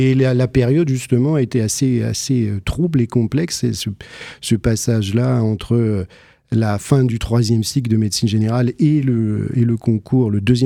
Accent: Mirecourt, Grand Est, France; Mirecourt, bah, c'est là où j'ai grandi, c'est là où j'ai passé mon adolescence, jusqu'à venir faire des études médicales à Nancy.

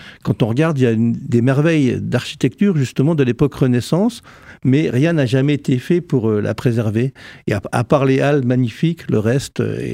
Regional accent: Seixey-aux-Forges, Grand Est, France; born there; Je suis né dans ce petit village de Lorraine.

